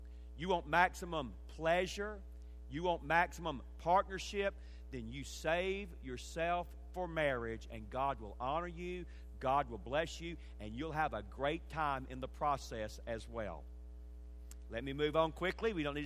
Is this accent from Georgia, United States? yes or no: yes; Atlanta, Georgia, United States; And I am a son of the South. I'm proud to be from the South. I grew up in Atlanta, Georgia.